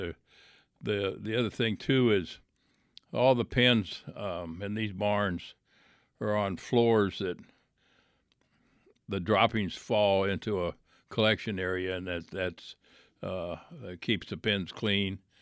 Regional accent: Iowa, United States; like when I grew up in Iowa, a lot of people had them outside

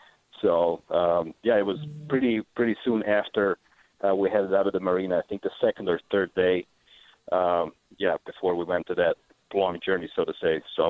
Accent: Vienna, Austria; moved away as an adult; now in Phoenix, United States; It's from Austria, from Vienna. A little bit further away. I moved with my wife about a year ago with our baby boy, I'm a fresh Phoenician, so to say.

